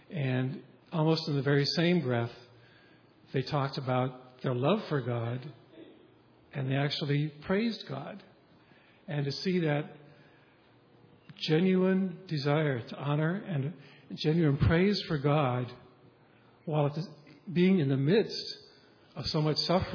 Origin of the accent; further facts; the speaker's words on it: Midwest, United States; I grew up in the Midwest, and both of my parents were Christians